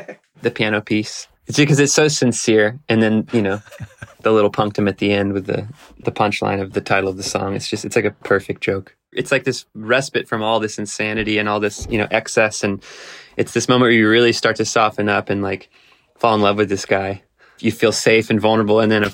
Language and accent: English; Texas, United States; And I grew up in Texas playing gut house blues and a lot of Manouche jazz and Western swing